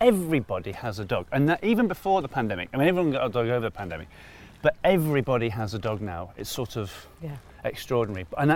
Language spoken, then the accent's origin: English; Manchester, North West England, United Kingdom; also born or lived in Cardiff; I was born in Wales, but I was brought up in Manchester. I was born in Cardiff.